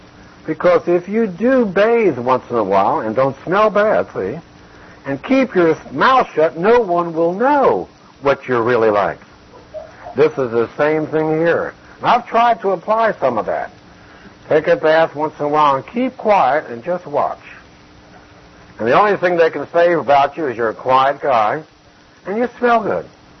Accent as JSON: {"language": "English", "town": "Philadelphia", "region": "Pennsylvania", "country": "United States", "tie": "born or raised there", "said": "When I was a young boy growing up in Philadelphia, nobody's a young boy in Philadelphia, by the way."}